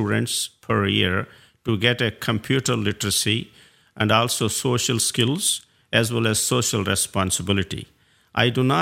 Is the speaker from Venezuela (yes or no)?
no; India; now in United States; Since I come from India as well as United States